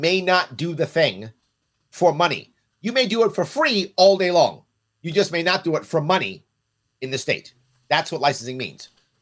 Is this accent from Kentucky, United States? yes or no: no; New York City, New York, United States; And a very common thing when I was a kid growing up in the Bronx is many of the kids, particularly black girls and Puerto Rican girls when I was a kid, they would braid hair on the stoop and make money.